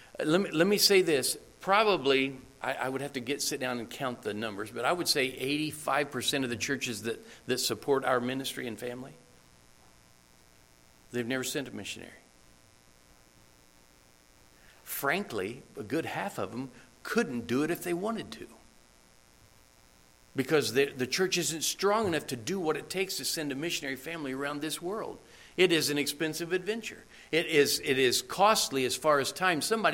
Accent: United States; You can't just go, especially as an American.

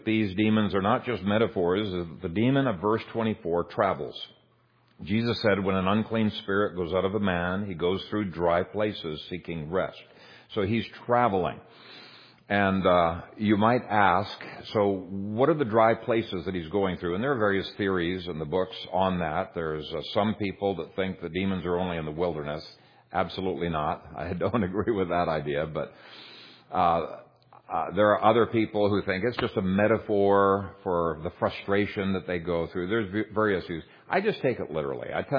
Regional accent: Ethiopia; I grew up in Ethiopia in an animistic province where people were under enormous bondage to demons.

